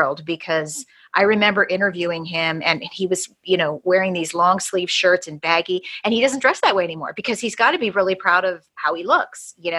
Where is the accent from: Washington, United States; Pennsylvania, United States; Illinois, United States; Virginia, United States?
Illinois, United States; Chicago; now in Austin, United States; I'm originally from Chicago. I moved from Chicago to Austin, Texas, probably about 3 years ago.